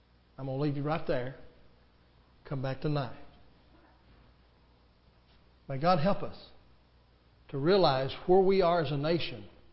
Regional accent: United States; And I'm an American, I'm 21, and I have the right to express my opinion.

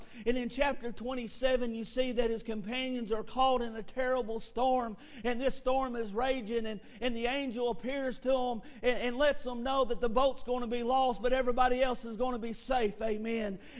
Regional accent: Kentucky, United States; Now, I'm from Kentucky, okay? And I don't like snakes.

